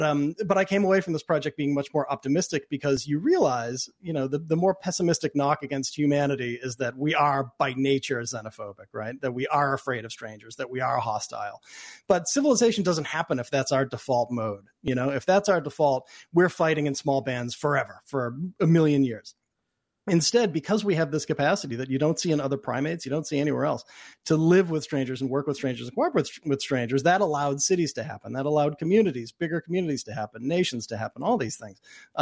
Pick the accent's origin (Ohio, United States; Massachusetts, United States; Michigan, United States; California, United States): Massachusetts, United States; Boston; I grew up in Boston, so I got to see my parents kind of chatting up everyone everywhere they went.